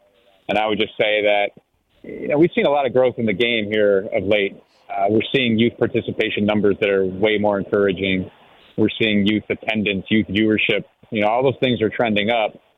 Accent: Cleveland, Ohio, United States; So it's just, as a small market guy myself, I'm from Cleveland.

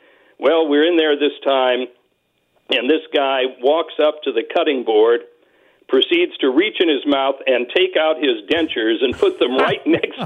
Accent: Granite City, Illinois, United States; I grew up right in Granite City, yes.

